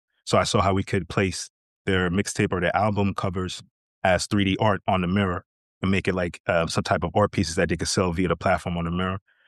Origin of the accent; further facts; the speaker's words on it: New York, United States; So growing up in New York, you're embedded in culture.